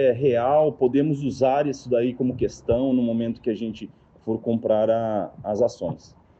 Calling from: Campinas, São Paulo, Brazil; Somos aqui do interior de São Paulo, Campinas.

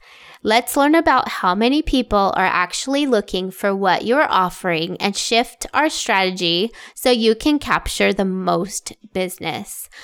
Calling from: Waikoloa, Hawaii, United States; I'm calling in from the Hilton Waikoloa Resort on Hawaii Island

